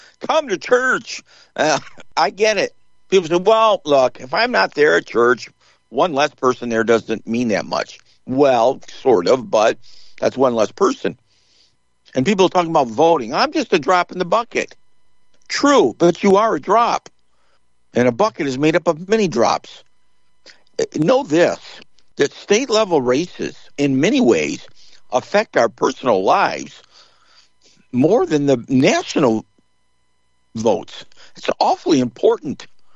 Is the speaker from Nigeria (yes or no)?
no; United States; I'm a Christian first, of course. And I'm an American.